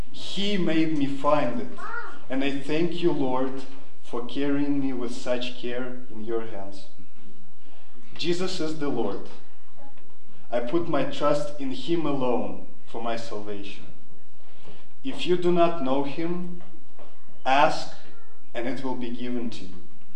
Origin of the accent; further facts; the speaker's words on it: Kazakhstan; also born or lived in Minsk, Belarus; I was born in Minsk, Belarus, but then I grew up in Kazakhstan, and shortly after baptized into the Roman Catholic Church, which is popular in that region.